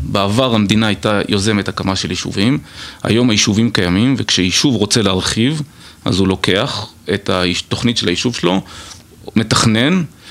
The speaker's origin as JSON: {"language": "Hebrew", "town": "Ra'anana", "region": "Central District", "country": "Israel", "tie": "born or raised there", "lives_now": "Avnei Hefetz", "said": "אני גדלתי ברעננה, אני גר ביישוב אבני חפץ עכשיו, שזה בצפון מערב השומרון, יש לי 5 ילדים."}